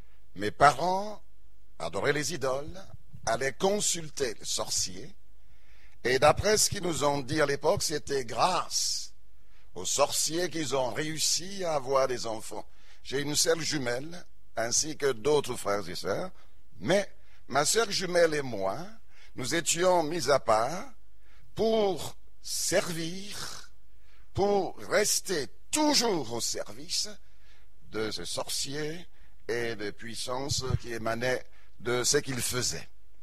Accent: Ghana; Je suis originaire du Ghana.

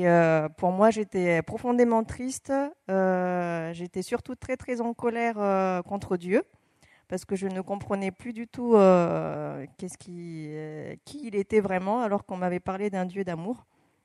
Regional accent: Mayotte; also born or lived in Madagascar; Je suis originaire de Mayotte et Madagascar.

